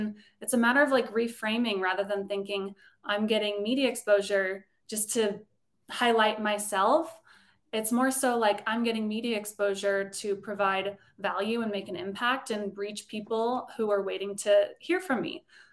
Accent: Colorado, United States; but growing up in Colorado, I wasn't around it

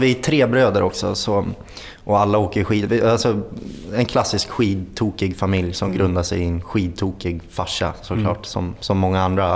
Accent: Östersund, Jämtland County, Sweden; Men jag är stolt jämtlänning, men jag kommer ju från Östersund, men det är också stolt över.

